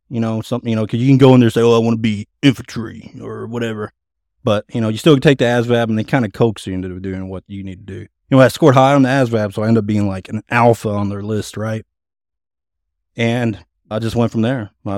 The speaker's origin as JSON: {"language": "English", "town": "Starkville", "region": "Mississippi", "country": "United States", "tie": "born or raised there", "said": "I'm also born and raised in Starkville, Mississippi."}